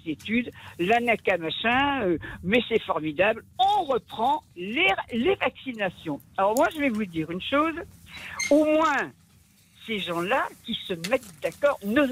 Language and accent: French; Paris, Île-de-France, France; Vous savez, je suis parisienne, hein, alors l'accent, je présume que vous avez deviné.